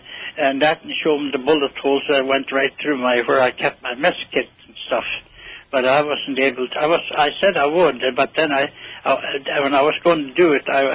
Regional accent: Hatton, United States; Yes, I am. I grew up, I was a small boy then, you know.

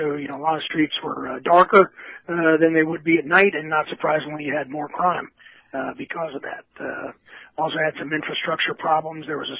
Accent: New York City, New York, United States; So growing up back in the 70s, it was a very different different city back then.

